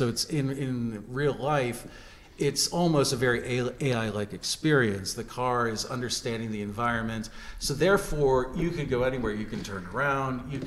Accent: Johnstown, Pennsylvania, United States; born there; Okay, born in Johnstown

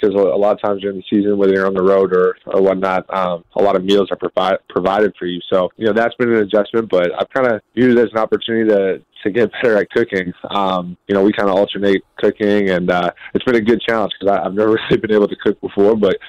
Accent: Northeast, United States; Growing up in the Northeast, and obviously … I've been called Dunkin' Donuts pretty much my entire life

